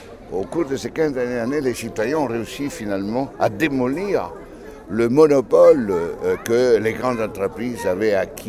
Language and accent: French; Italy; ce n'est pas parce que je suis italien